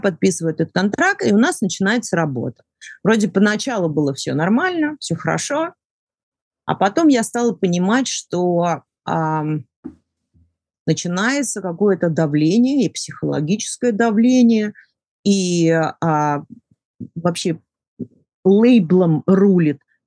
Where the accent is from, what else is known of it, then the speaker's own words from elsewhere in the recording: United States; Я приехала из Соединенных Штатов, будучи гражданкой, которую непосредственно интересует все, что творится в моей собственной стране.